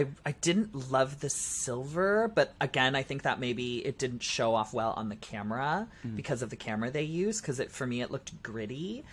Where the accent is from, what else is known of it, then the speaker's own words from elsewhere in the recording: Canada; I am the Canadian pork chop.